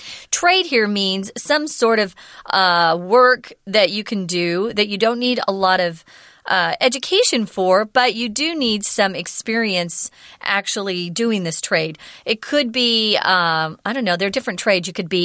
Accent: Arizona, United States; I'm from Arizona, but I've never heard of it.

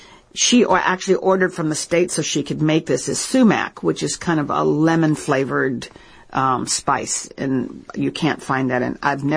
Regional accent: Minnesota, United States; And I'm from Minnesota, so really we're smack dab in the middle of it.

